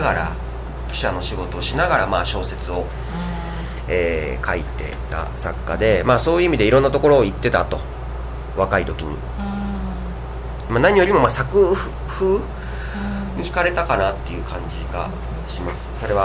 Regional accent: Kyoto, Japan; ずっと僕は京都生まれで京都育ちでっていうところで、あえてそのネガティブなことを言うと、やっぱ京都ってどうしても閉鎖的なところもある

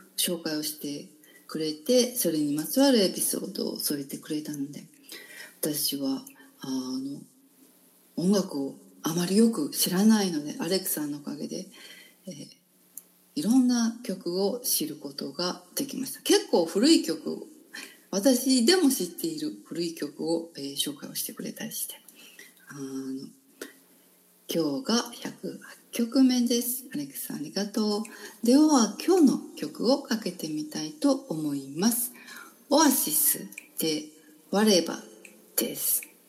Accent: Kyoto, Japan; 私は京都生まれて京都に、20歳近くまで育って、それから最近京都に戻ってきましたが

